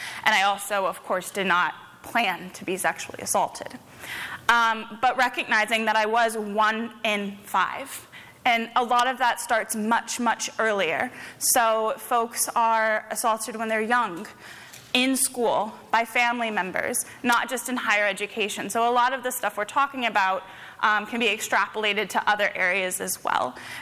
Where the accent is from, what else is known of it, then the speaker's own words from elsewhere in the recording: Raleigh, North Carolina, United States; I grew up in Raleigh, North Carolina